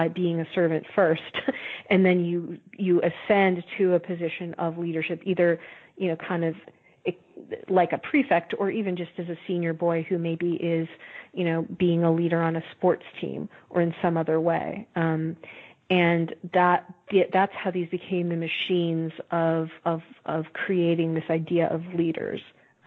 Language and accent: English; Midwest, United States; When I was growing up in the Midwest, I only knew of one.